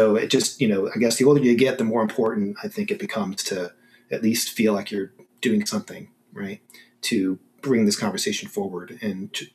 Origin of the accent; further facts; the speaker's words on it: Buffalo, New York, United States; You know, I'm not a Texan. I grew up in New York State, you know, Buffalo area